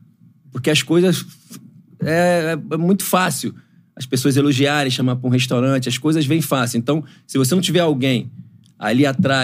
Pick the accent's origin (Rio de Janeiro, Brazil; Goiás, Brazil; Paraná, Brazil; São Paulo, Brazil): Rio de Janeiro, Brazil; Eu fui nascido e criado no AP de Bangu, ele foi na Ruaí, que é do lado.